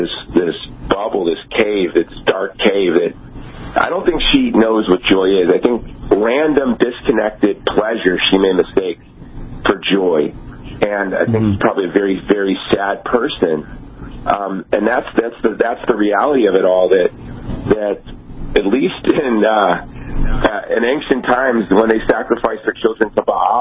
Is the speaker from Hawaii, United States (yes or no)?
yes; Hawaii, United States; So here you had the first black president who, you know, was raised in my home state of Hawaii